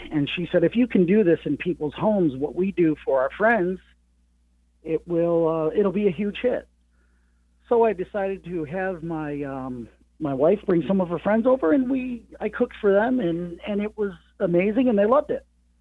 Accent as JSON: {"language": "English", "town": "Baldwinsville", "region": "New York", "country": "United States", "tie": "born or raised there", "said": "so I'm a local guy right here in Central New York, born and raised in Baldwinsville."}